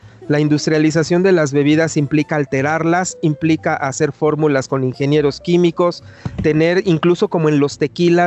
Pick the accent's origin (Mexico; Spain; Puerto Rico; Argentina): Mexico; como mexicanos somos la mezcla de los dos, ¿no?